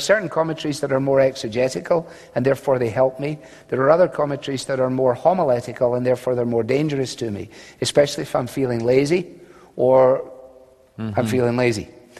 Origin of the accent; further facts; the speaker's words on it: Scotland, United Kingdom; being a Scotsman, I don't want to waste money